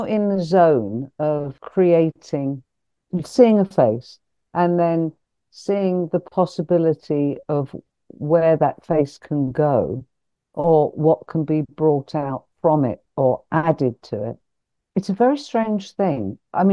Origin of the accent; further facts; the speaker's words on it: Hampstead, London, United Kingdom; born there; I was born in the Elizabeth Garrett Anderson Hospital in Hampstead Heath.